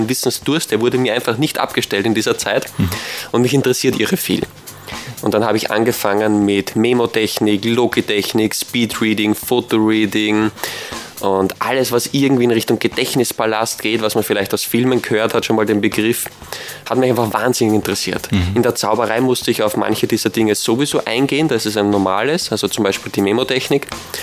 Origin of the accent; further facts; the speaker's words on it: Wiener Neustadt, Lower Austria, Austria; wie ich schon gesagt habe, bin aus Wiener Neustadt, also gleich aus der Umgebung